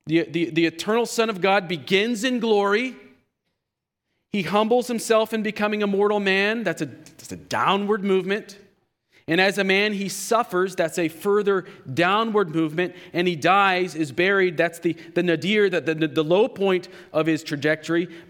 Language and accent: English; the South, United States; accent: southern; It's my southern accent leaking.